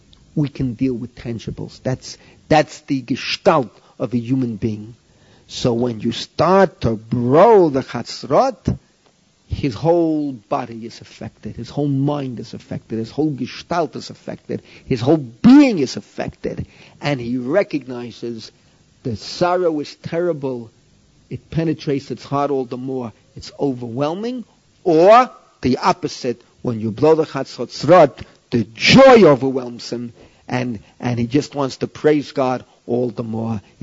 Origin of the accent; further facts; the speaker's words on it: Bronx, New York, United States; I was growing up in the Bronx. I must have been about 14. So by that age already, you want to talk to a girl. And where could you meet girls in the Bronx that I was from?